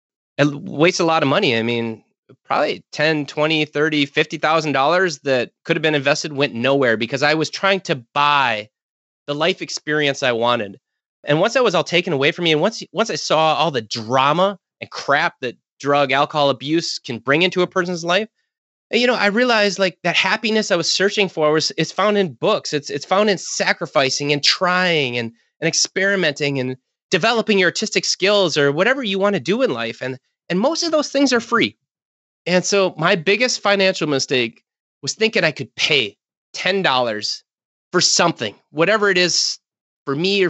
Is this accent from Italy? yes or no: no; Minnesota, United States; I'm a Minnesotan. We're walking around in snowmobile suits half the time.